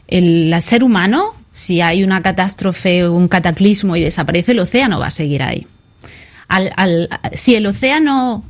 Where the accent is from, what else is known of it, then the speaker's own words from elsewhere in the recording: Níjar, Andalusia, Spain; Yo, por ejemplo, vengo del sur de España, Parque Natural Cabo de Gata, Níjar.